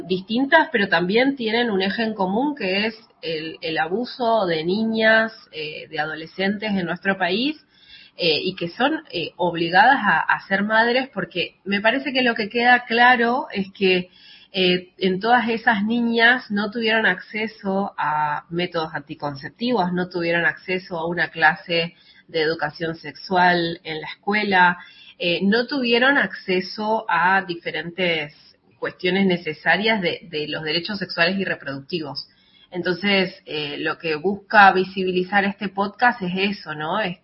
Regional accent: Resistencia, Chaco, Argentina; Yo soy de Resistencia, a casi 400 kilómetros

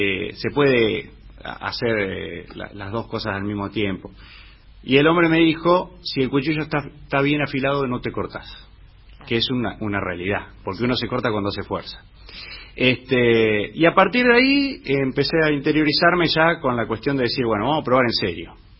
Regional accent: Monje, Santa Fe, Argentina; es un pueblo muy chico, donde nos conocemos obviamente todos. No es porque sea mi pueblo, pero es un pueblo muy pintoresco, muy lindo, muy cuidado. Tranquilo

